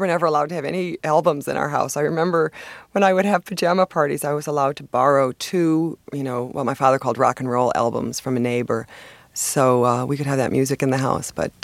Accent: Milwaukee, Wisconsin, United States; Yeah, we had one TV in the house. I grew up in Milwaukee

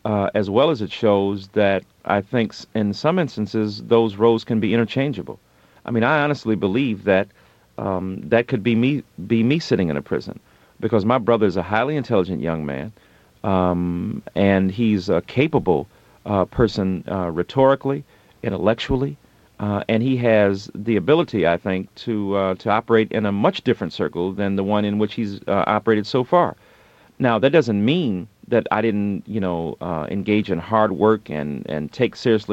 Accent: Detroit, Michigan, United States; I grew up in Detroit during the 60s and 70s when Motown was reigning.

